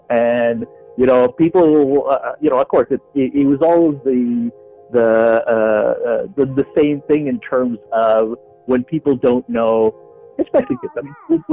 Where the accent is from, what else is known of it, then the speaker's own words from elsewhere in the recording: Canada; was born in Canada. I grew up in Canada. My mom and dad immigrated to Canada from India